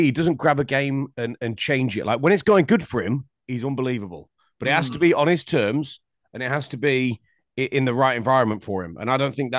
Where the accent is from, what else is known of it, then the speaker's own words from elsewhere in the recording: England, United Kingdom; we'll talk from an English perspective, right? Because we're both English.